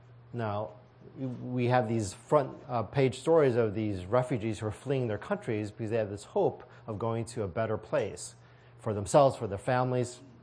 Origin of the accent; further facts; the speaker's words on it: United States; born there; I mean, I was born here in the United States. My father was born here in the United States. It's my grandparents who immigrated over.